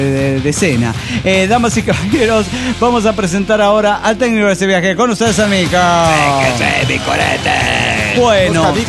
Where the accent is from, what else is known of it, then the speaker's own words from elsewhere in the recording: Cuba; Soy un cubano cuya conexión de internet es una mierda